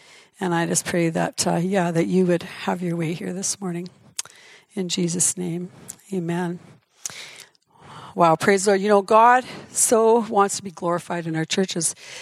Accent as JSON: {"language": "English", "town": "Yorkton", "region": "Saskatchewan", "country": "Canada", "said": "we're from Yorkton and have been pastoring there for a while."}